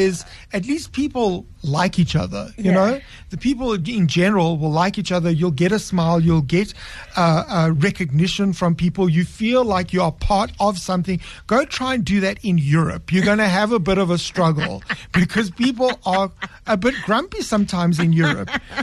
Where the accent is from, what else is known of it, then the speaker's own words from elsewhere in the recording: South Africa; And so to think that we came from the Rainbow Nation, like, it's like, wow.